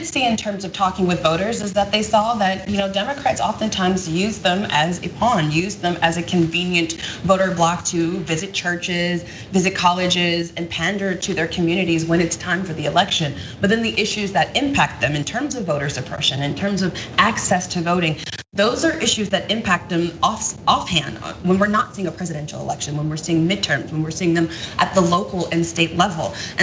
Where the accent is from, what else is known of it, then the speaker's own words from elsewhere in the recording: Wisconsin, United States; as we see the temperatures are already lowering in my hometown of Wisconsin